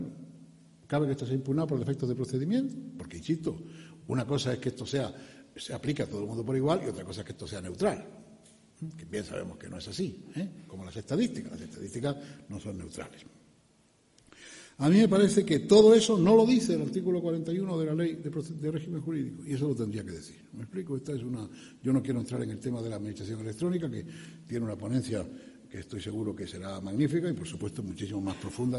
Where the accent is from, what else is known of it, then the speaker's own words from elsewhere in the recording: Spain; esto no es la típica cosa de que yo como español quiero flagelarnos de que somos peores